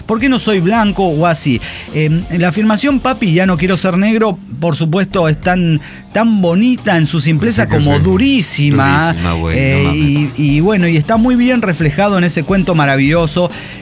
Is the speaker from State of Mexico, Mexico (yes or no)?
no; Guadalajara, Jalisco, Mexico; de Guadalajara, Jalisco.